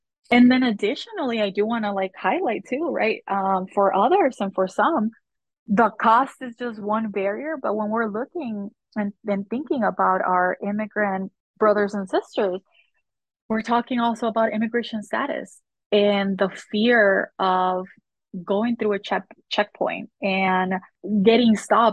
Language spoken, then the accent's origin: English; Nogales, Arizona, United States; I'm from Nogales, border town, right here in Arizona.